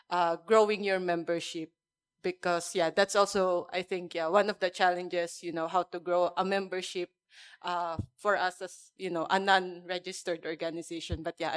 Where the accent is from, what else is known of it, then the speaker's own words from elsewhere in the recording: Philippines; English is a second language; from the Philippines.